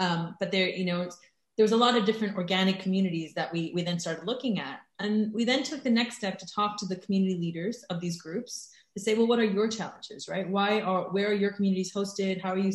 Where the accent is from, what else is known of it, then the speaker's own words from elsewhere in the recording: United States; I am American, if you can't tell.